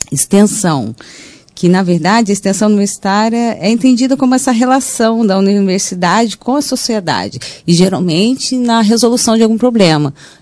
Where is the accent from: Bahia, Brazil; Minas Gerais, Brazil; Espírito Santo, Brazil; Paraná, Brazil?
Minas Gerais, Brazil; Poços de Caldas; now in Rio de Janeiro, Brazil; Na verdade, eu sou mineira, né? Vim para o Rio, eu sou de Poços de Caldas. Vim para o Rio estudar teatro, me formei na escola Martins Pena.